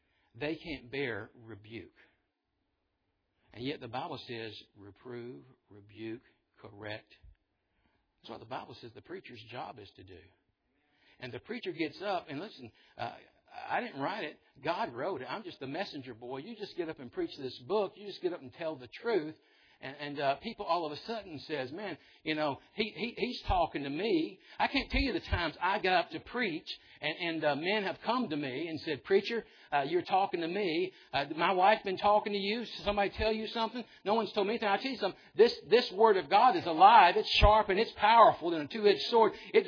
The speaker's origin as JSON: {"language": "English", "country": "Egypt", "tie": "born or raised there", "said": "See, I grew up in Egypt. Some of you did too."}